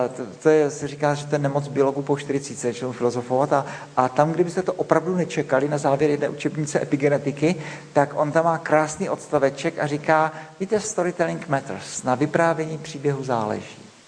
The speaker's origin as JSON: {"language": "Czech", "town": "Brno", "region": "South Moravian Region", "country": "Czechia", "tie": "born there", "said": "Já jsem se narodil v Brně."}